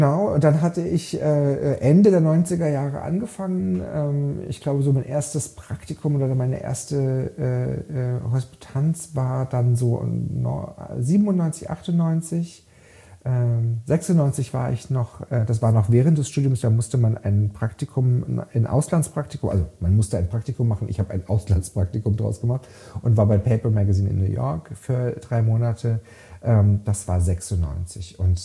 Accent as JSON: {"language": "German", "town": "Freiburg im Breisgau", "region": "Baden-Württemberg", "country": "Germany", "tie": "born or raised there", "said": "in Freiburg im Breisgau, wo ich aufgewachsen bin."}